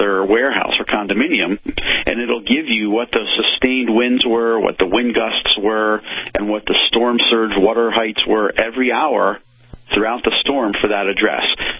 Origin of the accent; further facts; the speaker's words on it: Westfield, New Jersey, United States; I did go through Hurricane Gloria when I grew up in New Jersey, you know, back in the 80s.